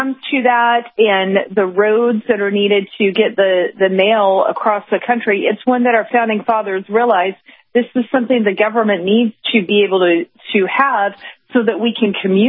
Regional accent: United States; It's hard to imagine that as an American who grew up in America with the freedom and liberty that we have had and experienced in our lifetimes.

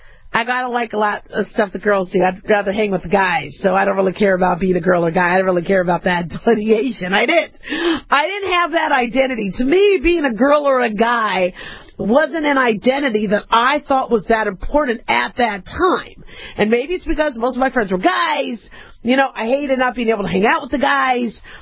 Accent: United States; But it was very easy for me to align my, you know, tribalism as being an American.

